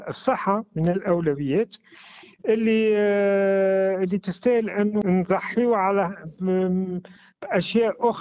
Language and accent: Arabic; Tunisia; عندنا في تونس كل حاجة اللي موجودة في البلاد وتصنعها البلاد